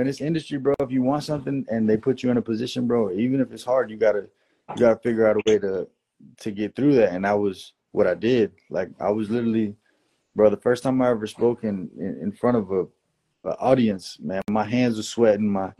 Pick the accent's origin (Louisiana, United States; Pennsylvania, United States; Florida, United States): Florida, United States; Jacksonville; also born or lived in Kissimmee / Dalton, Georgia; Yes, I was born in Kissimmee, Florida. Grew up for some time in Dalton, Georgia.